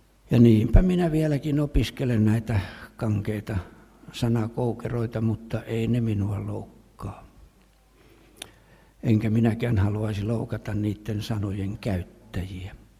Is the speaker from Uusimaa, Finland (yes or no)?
yes; Helsinki, Uusimaa, Finland; Ja minähän olin helsinkiläinen, siis … asuivat Helsingissä. Kaikki kouluni olen käynyt Helsingissä ja olen jonkinlainen stadin kundi, linjojen kasvatti, Sörkän sälli